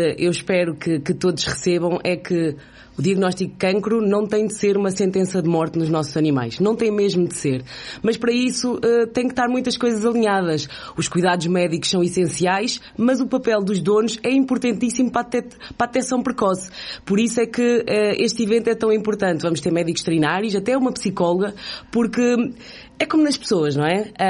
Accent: Gafanha, Aveiro, Portugal; Eu sou geração 86, não posso dizer nascida e criada, porque quase todos nós nascemos no Hospital de Aveiro, mas muito orgulhosa de viver cá e de ser gafanhoa.

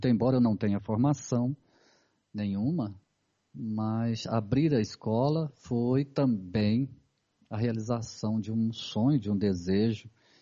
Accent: Minas Gerais, Brazil; also born or lived in Goiás; Nasci num estado chamado Goiás, mas foi toda a minha vida foi em Minas. Então, eu sou mineiro de coração e brasileiro

